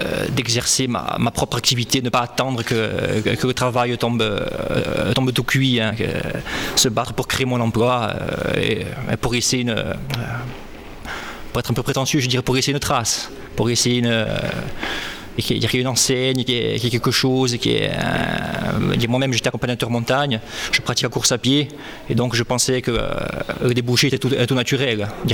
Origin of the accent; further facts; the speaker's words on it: Ajaccio, Corsica, France; Alors moi je viens d'Ajaccio, je suis situé dans le quartier des Cannes, c'est le quartier où j'ai grandi et où j'habite toujours.